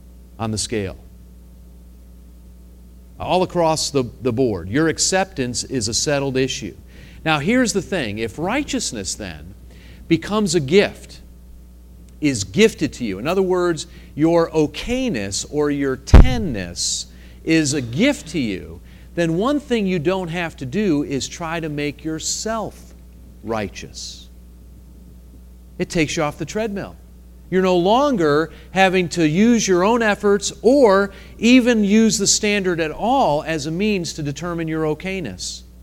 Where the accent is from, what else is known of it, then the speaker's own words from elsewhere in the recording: Danbury, Connecticut, United States; born there; I was born in Danbury, Connecticut, supposedly, right?